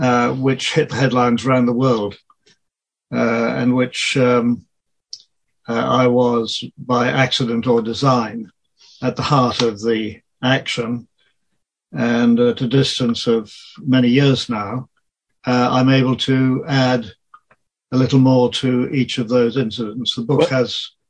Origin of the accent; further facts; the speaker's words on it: Wales, United Kingdom; I'm from Wales, and I would have been the first of … to have gone to university.